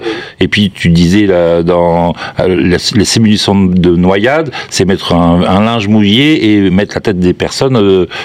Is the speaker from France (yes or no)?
yes; Grand Est, France; C'est vrai que quand on est lorrain, on a tous entendu parler du général